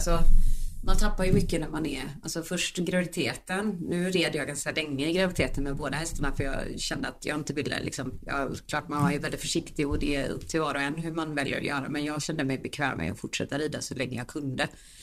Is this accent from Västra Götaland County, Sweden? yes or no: no; Onsala, Halland County, Sweden; Jag är ursprungligen från Onsala, en ort utanför Göteborg.